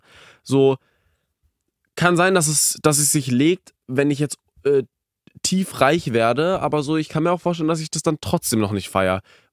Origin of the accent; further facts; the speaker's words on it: Karlsruhe, Baden-Württemberg, Germany; Ja, ich war natürlich in meiner Heimat Karlsruhe